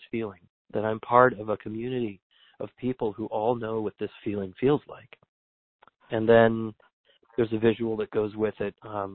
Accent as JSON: {"language": "English", "region": "California", "country": "United States", "said": "and I'm a Californian, and I know the whole state really well."}